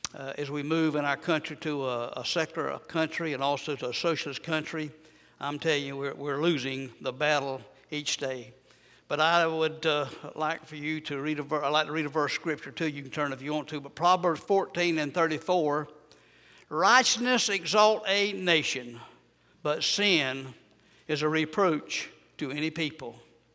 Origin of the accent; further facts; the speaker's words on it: United States; But I'm glad that I'm American.